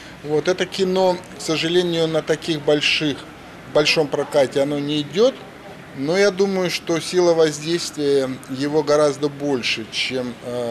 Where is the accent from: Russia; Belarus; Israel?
Belarus; Minsk; Ну, я сам из Минска